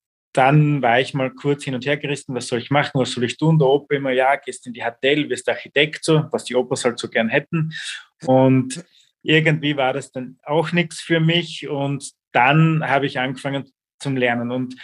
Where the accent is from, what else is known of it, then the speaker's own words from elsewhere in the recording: Styria, Austria; now in Vienna, Austria; Ich komme aus der Steiermark ursprünglich, aus dem grünen Herz Österreichs, lebe jetzt in Wien und glaube, bleib auch in Wien.